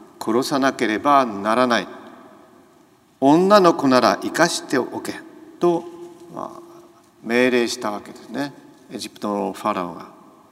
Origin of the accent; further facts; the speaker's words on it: Tokyo, Japan; 昭和16年の11月生まれで、太平洋戦争が始まる、まあ、数週間前に、東京で生まれました。